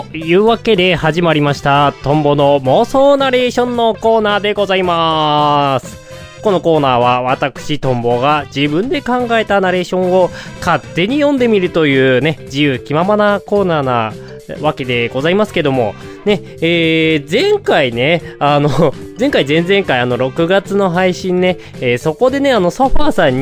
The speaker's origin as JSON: {"language": "Japanese", "region": "Hokkaido", "country": "Japan", "tie": "born or raised there", "said": "私の地元北海道は梅雨とは無縁ではございますけども"}